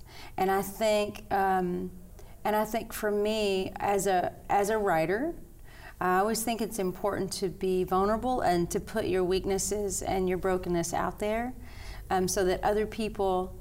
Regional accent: Tennessee, United States; And you know, I'm from East Tennessee, so there's a lot of like colorful stories

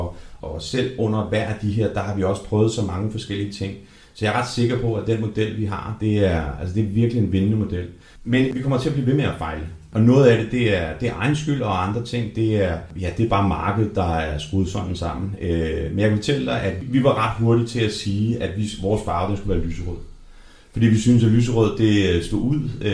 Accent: Capital Region of Denmark, Denmark; Og så jeg selv er født og opvokset på Vestegnen, så jeg kender Glostrup.

